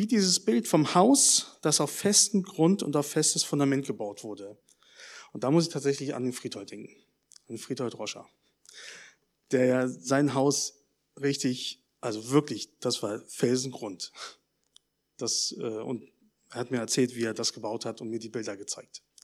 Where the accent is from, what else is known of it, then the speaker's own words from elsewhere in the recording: Berlin, Germany; Ich komme aus Berlin, schon mal erwähnt. Und dort haben wir einige solche Häuser.